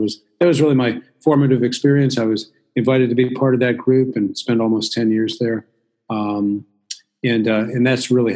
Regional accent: New Hampshire, United States; I began to look at what was going on in my home state of New Hampshire, and it began to feel as though it was getting off track in the sense that many of the traditional values that I had grown up

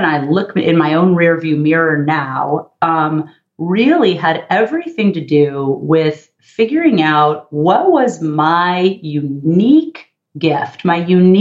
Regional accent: Los Angeles, California, United States; and I grew up in the San Fernando Valley, part of Los Angeles.

